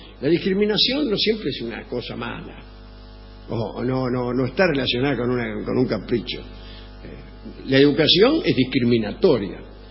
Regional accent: Córdoba, Argentina; accent: Cordoban; Yo soy de Córdoba, justamente.

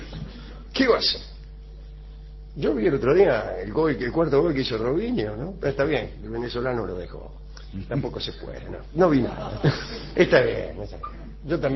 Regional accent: San Isidro, Buenos Aires Province, Argentina; ¿De barrio norte? De San Isidro.

